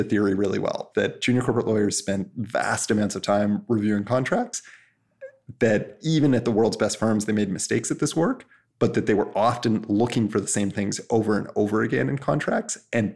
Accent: Canada; and I'm Canadian, so kind of made sense.

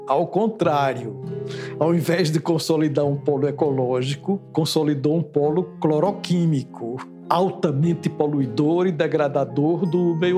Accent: Santana do Ipanema, Alagoas, Brazil; now in Maceió, Brazil; Eu sou alagoano, de Santana do Ipanema. Eu vivi boa parte do meu tempo, da minha vida, aqui em Maceió

